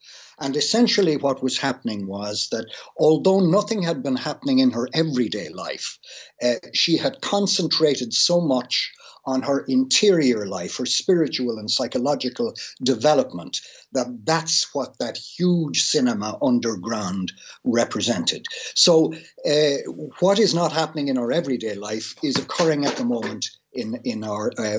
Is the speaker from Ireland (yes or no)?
yes; Castlebar, Connacht, Ireland; a local man at that, because I'm from Castlebar.